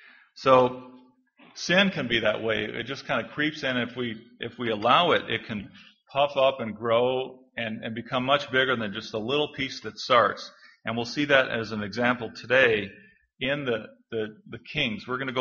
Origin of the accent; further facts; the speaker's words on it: Wisconsin, United States; I'm from Wisconsin, so that's great.